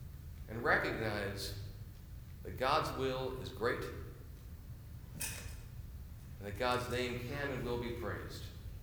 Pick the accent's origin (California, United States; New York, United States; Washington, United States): Washington, United States; I'm from South King County, I can actually make that sound pretty well.